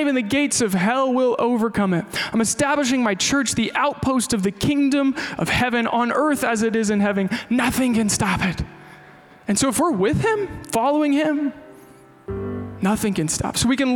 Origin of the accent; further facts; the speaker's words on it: Kansas, United States; Man, maybe it's because I'm from Kansas and I like barbecue.